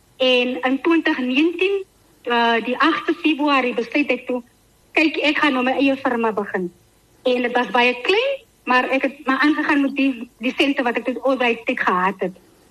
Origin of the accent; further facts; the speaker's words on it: Montagu, Western Cape, South Africa; born there; ek is gebore daar in Montague, die Klein Plaas dorpie, in die Klein Karoo.